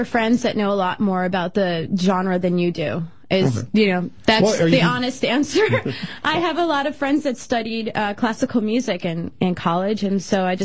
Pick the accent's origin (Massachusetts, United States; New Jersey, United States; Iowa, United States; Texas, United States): New Jersey, United States; I am from New Jersey. I am from New Jersey.